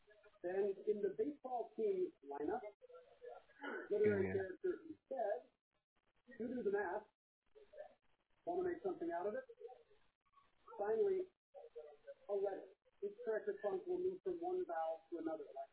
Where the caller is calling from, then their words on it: California, United States; We're in California.